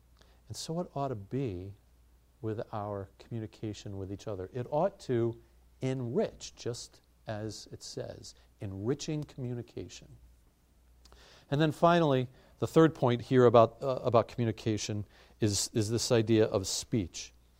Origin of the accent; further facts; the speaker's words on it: Kentucky, United States; Now, I grew up in Kentucky, and we go and visit my parents there usually once a year.